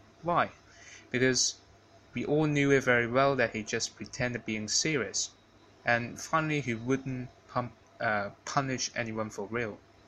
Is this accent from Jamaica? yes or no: no; Hong Kong; from Hong Kong, China, and here's the anecdote.